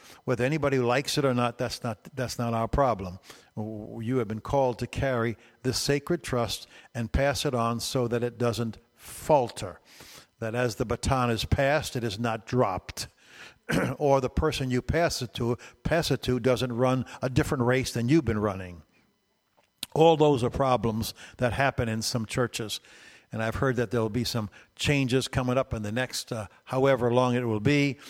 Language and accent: English; New York City, New York, United States; I'm from New York City, and so New York has never been a problem to me.